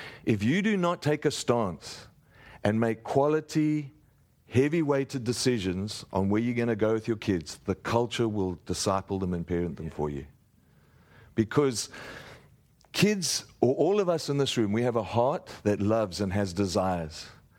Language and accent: English; Australia; because I'm Australian, I'm knocking America or something like that, but I'm not.